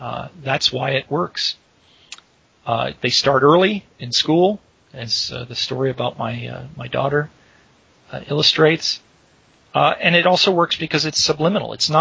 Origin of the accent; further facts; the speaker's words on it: California, United States; And I say, you know, I'm from California. And they go, oh, well, why did you ever leave California?